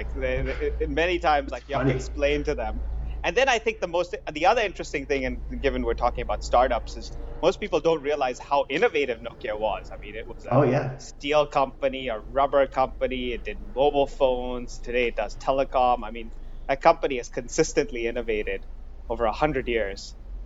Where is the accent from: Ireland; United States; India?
India; also born or lived in Singapore / Indonesia; I was born in India, grew up in a bunch of different countries, Singapore, India, Indonesia. We moved a lot.